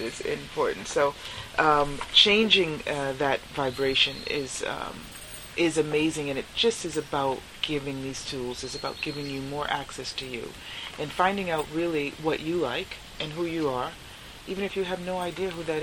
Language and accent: English; Boston, Massachusetts, United States; born there; also born or lived in New York; And I came from New York. I'm born in Boston, but I was living in New York